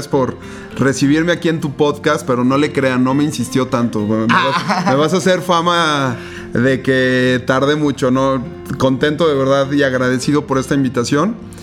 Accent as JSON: {"language": "Spanish", "town": "León", "region": "Guanajuato", "country": "Mexico", "tie": "born or raised there", "said": "el quinto distrito local de la ciudad de León, de donde soy originario."}